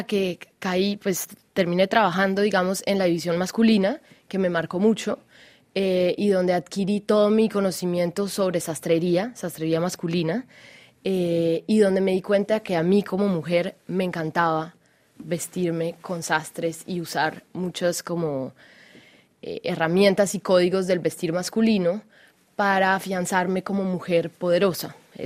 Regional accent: Colombia; also born or lived in France; nací en Colombia, viví entre Francia y Colombia en mi infancia, estudié diseño de modas acá, pero siempre tuve claro que quería regresar.

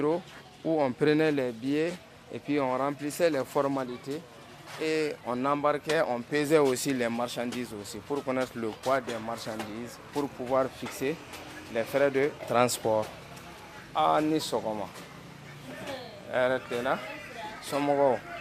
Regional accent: Koulikoro, Mali; moi j'ai passé toute mon enfance à Koulikoro ici.

